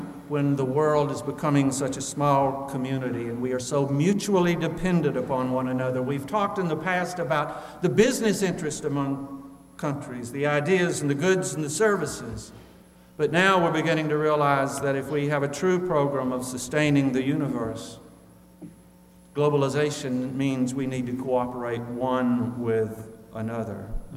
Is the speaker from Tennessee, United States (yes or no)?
no; Birmingham, Alabama, United States; I know as a young boy growing up in Birmingham, Alabama, first person in my family to go to college, I wanted to use my education to be better off than my parents.